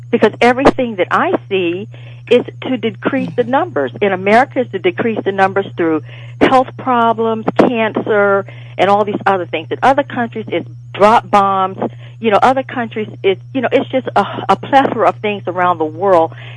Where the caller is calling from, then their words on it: Washington, District of Columbia, United States; I'm calling from Washington, D.C.